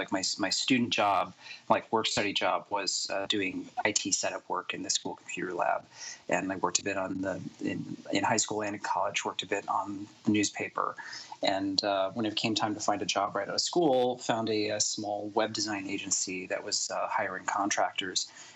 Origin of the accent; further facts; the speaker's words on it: Alabama, United States; I'm originally from Alabama, and I went to a fine arts high school mainly for painting.